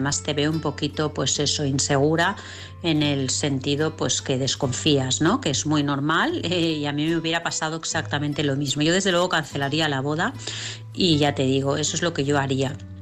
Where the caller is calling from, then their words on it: Vilassar, Catalonia, Spain; de Vilassar.